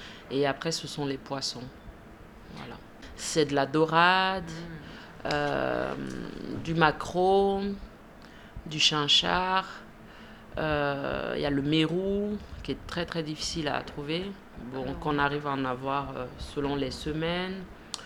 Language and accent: French; Guinea; also born or lived in Côte d'Ivoire; now in Grenoble, France; Donc de 0 à 4 ans, j'ai vécu en Côte d'Ivoire et de 4 à 7 ans en Guinée. Je suis d'origine guinéenne en fait, mais je suis née en Côte d'Ivoire. Je suis arrivée à Grenoble en septembre 2005.